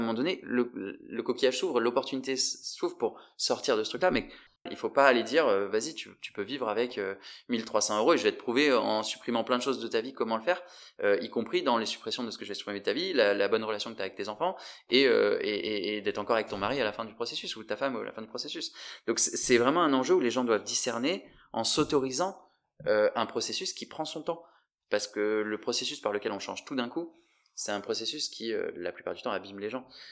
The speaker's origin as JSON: {"language": "French", "country": "Morocco", "tie": "born or raised there", "said": "j'ai grandi au Maroc, donc je suis parti dans pas mal de pays pendant mes études"}